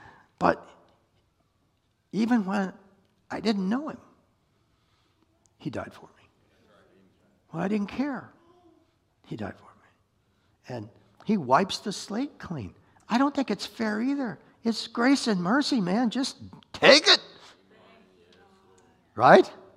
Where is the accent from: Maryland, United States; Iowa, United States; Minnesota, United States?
Iowa, United States; I said, I'm from Iowa, man.